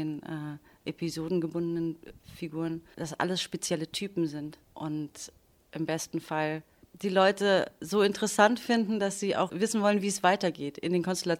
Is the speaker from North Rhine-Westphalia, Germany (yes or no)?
no; Schöneberg, Berlin, Germany; also eben in Schöneberg, wo ich aufgewachsen bin, zur Schule gegangen bin und alles, war herrlich.